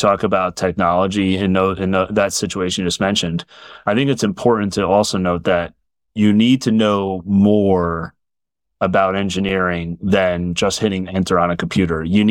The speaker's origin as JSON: {"language": "English", "region": "New York", "country": "United States", "tie": "born or raised there", "said": "So I'm born and raised in New York. I spent my formative years up in the suburbs of the city up in Orange County. Went to school up here."}